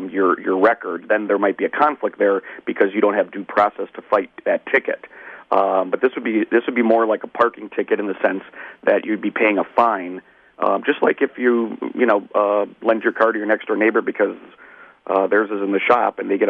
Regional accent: United States; And I grew up literally on South 27th Street myself.

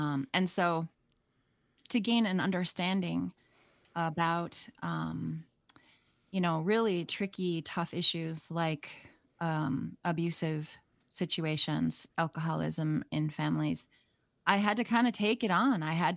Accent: Grand Marais, Minnesota, United States; So I am born and raised in Grand Marais, Minnesota, My dad is a Grand Portage band member

